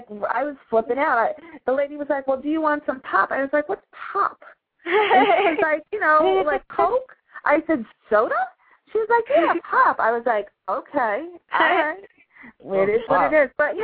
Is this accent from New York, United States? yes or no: yes; Yonkers, New York, United States; moved away as an adult; also born or lived in Fort Lauderdale; now in Buffalo, United States; I grew up in Yonkers, New York. And then when I got older, I moved to Florida, and I lived in Fort Lauderdale area.